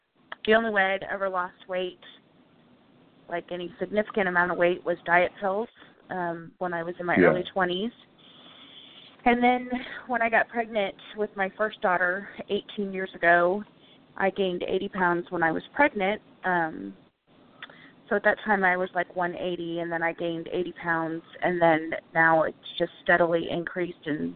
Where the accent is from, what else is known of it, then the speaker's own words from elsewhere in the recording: Nebraska, United States; moved away as an adult; now in Indiana, United States; I divorced my first husband, and I moved from Nebraska, where I'm from, to Indiana.